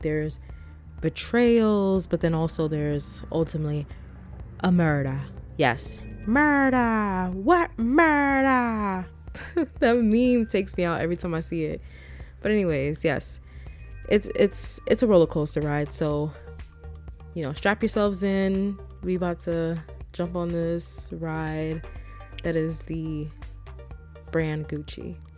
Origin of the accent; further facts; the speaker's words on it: New York, United States; So shout outs to my home state of New York.